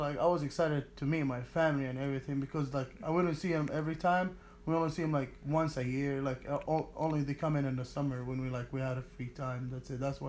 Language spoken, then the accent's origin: English; Jordan; now in United States; I live in America, but, like, I'm not American, so it's, like, I'm gonna be, like, unknown American, so it's, like, because I'm from Jordan